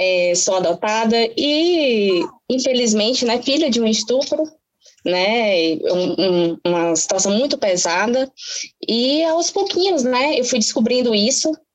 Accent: Vitória da Conquista, Bahia, Brazil; principalmente no Nordeste, que eu sou aqui de Vitória da Conquista, na Bahia

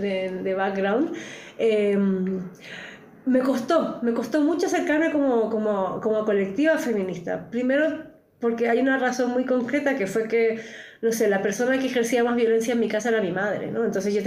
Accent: Arica, Arica y Parinacota, Chile; yo soy chilena, me crié en Chile, en Arica, en una familia facha, ¿no? Milica

